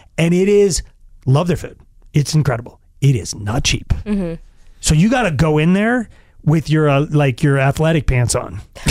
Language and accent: English; Longmont, Colorado, United States; I grew up in Longmont, and so I grew up with the Rodriguezes, the Torres, the Gutierrez.